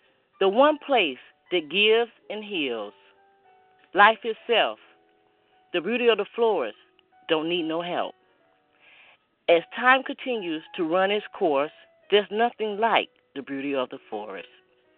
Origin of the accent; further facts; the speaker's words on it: Michigan, United States; And I'm originally from Michigan, which my mom is actually on the line now. She's from Michigan.